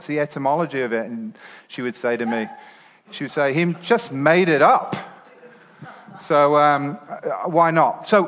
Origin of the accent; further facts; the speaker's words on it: England, United Kingdom; But as I say, I'm from England.